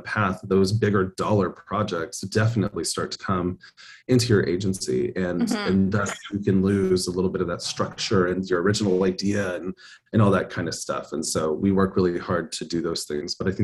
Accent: Colorado, United States; now in Tampa Bay, United States; I'm from Colorado originally

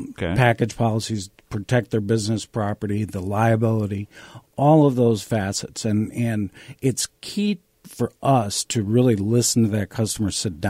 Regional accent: Twin Cities, Minnesota, United States; now in Des Moines, United States; I grew up in the Twin Cities.

